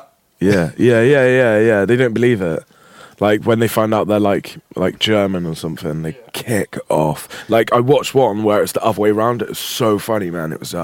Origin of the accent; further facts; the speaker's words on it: Wales, United Kingdom; I'm Welsh.